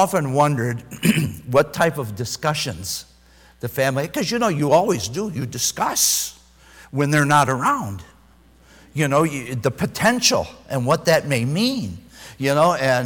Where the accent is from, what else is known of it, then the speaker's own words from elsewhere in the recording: Detroit, Michigan, United States; and I'm from the Detroit area, you know, so I'm kind of on this, you know, hyped up energy and all of that.